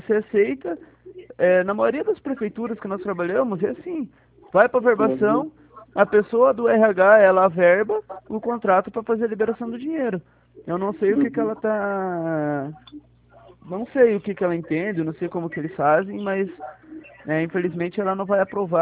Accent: Paraná, Brazil; eu sou do Paraná

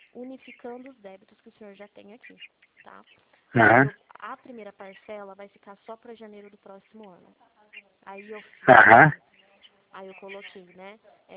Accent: Limeira, São Paulo, Brazil; eu sou aqui de Limeira, São Paulo, tá? O código aí aparece no senhor 18, mas eu sou de Limeira, São Paulo.

